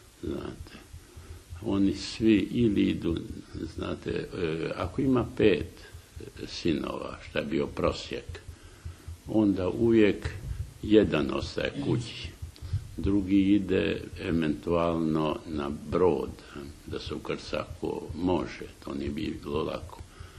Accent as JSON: {"language": "Croatian", "region": "Zadar County", "country": "Croatia", "tie": "born there", "said": "ja sam rođen davno, pred 90 godina. Znate, i to na otoku Ugljanu, u malom mjestu, koje je stalno bilo okrenuto Zadru"}